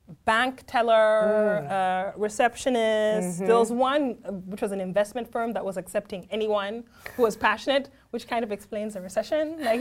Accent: England, United Kingdom; also born or lived in Switzerland; I grew up in England and Switzerland because my dad's an ambassador. So both my parents worked for the Foreign Service.

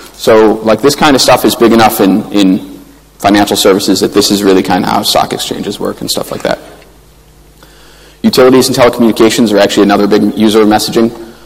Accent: Chicago, Illinois, United States; because I'm from Chicago originally, so I'm used to bribing people.

